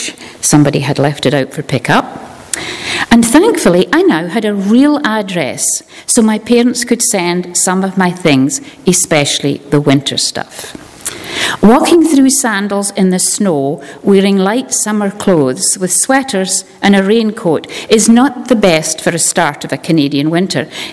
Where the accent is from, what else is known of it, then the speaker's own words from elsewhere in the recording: Scotland, United Kingdom; born there; I was born in Scotland in 1946. And spent happy, loving years as an only child of an upper-middle-class family, and I attended church like most children of that era.